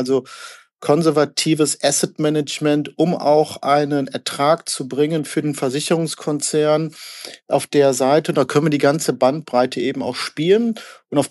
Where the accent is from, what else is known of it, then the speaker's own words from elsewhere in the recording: Cologne, North Rhine-Westphalia, Germany; ich komme aus Köln, aus Deutschland. Und wenn man in Köln geboren und wird und lebt, dann kommt man an Karneval nicht dran vorbei.